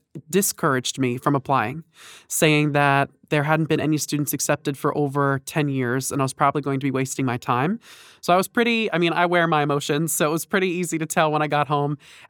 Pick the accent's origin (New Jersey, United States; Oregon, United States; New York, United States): New Jersey, United States; Well, I'm from New Jersey, so I was mostly looking for schools that were going to be in the area, closer to my two brothers and my parents.